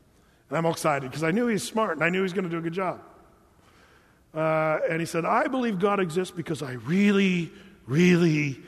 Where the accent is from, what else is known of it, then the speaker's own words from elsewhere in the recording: California, United States; now in Portland, United States; I'm from California.